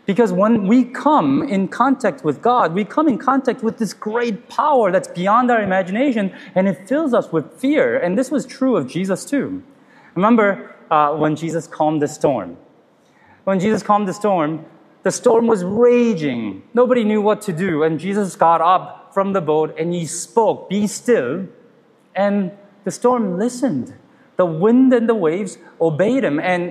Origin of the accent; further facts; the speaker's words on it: Arlington, Virginia, United States; I grew up near Washington, D.C. in Arlington